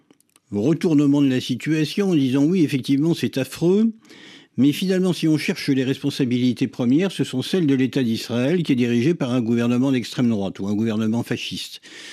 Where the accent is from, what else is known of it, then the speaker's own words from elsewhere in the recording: France; nous, nous sommes Français.